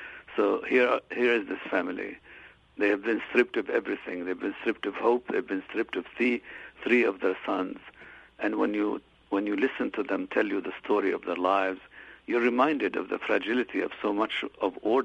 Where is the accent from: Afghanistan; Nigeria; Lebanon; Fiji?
Lebanon; I grew up in Lebanon. Syria was right next door.